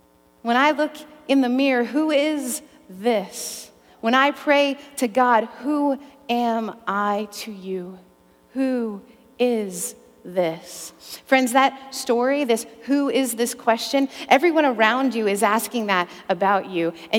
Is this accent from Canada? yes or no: yes; Canada; He's Canadian, I'm Canadian, we can do it.